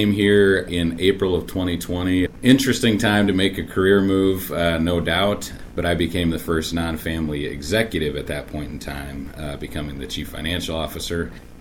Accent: Cherokee, Iowa, United States; So I grew up in Northwest Iowa in Cherokee, about the same latitude as here, but just a little further west.

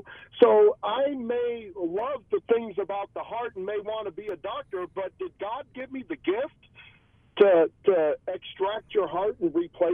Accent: California, United States; also born or lived in Buffalo; I grew up in Southern California. I'm from Buffalo. So I'm more than acculturated because of where I grew up.

